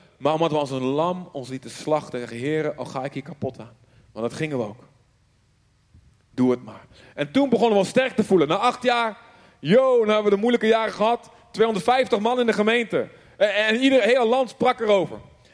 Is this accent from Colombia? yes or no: yes; Colombia; Dutch is a second language; ik kom uit Colombia.